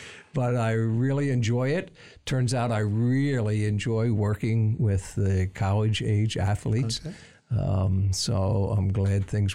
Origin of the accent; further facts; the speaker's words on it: Pennsylvania, United States; I grew up in Pennsylvania, so I know I'm in Spartan country here, but I went to Penn State.